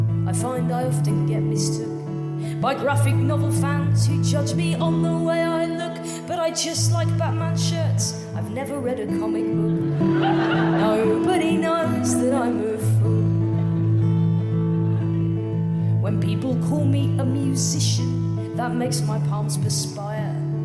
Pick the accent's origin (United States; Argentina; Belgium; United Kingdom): United Kingdom; England; So I'm fucking English, right? I don't want to be, but who would?